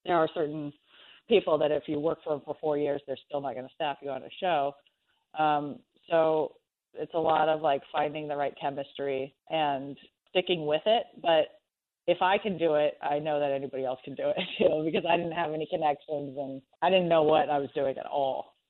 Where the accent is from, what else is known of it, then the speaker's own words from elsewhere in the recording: Nebraska, United States; now in Los Angeles, United States; So I moved to LA. When I was in Nebraska, I was writing. I had a job writing for the railroad, so I was like traveling around writing their newspaper for freight trains.